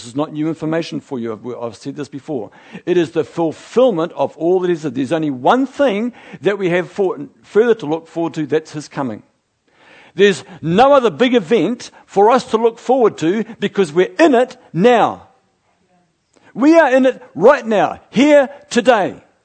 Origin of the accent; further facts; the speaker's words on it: New Zealand; I'm a Kiwi, for goodness sake.